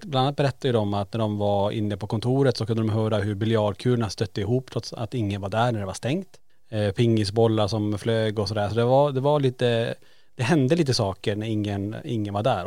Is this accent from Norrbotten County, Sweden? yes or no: yes; Kiruna, Norrbotten County, Sweden; det var ju en central punkt i Kiruna, en som låg på Lombolområdet där vi är uppvuxna.